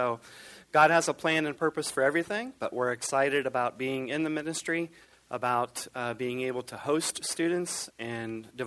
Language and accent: English; United States; I am an American. born and raised.